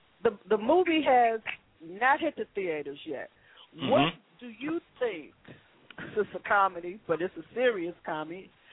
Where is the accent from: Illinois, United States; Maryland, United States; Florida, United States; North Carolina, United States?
Illinois, United States; Chicago; I'm a Chicagoan. I was in Grant Park that night.